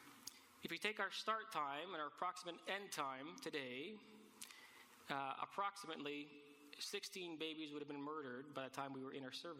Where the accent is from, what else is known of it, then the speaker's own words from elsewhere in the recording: Canada; I don't necessarily take pride in being a Canadian.